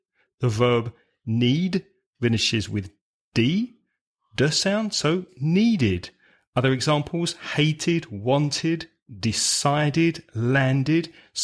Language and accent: English; London, United Kingdom; As a Londoner, I swallow my R's.